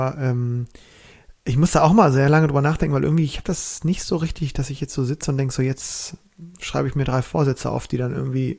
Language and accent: German; Berlin, Germany; ich bin ja Berliner